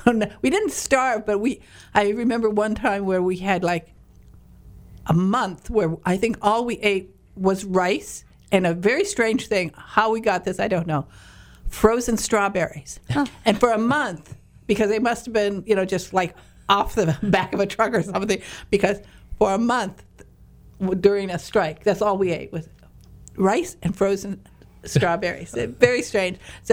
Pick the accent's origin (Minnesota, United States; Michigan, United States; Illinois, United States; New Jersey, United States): Michigan, United States; As I mentioned to you, I'm from Northern Michigan, and from a small town.